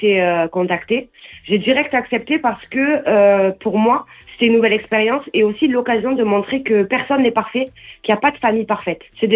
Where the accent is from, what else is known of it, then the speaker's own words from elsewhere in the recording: south of France, France; Comme on dit, on vient du Sud et on ne sait pas parler doucement.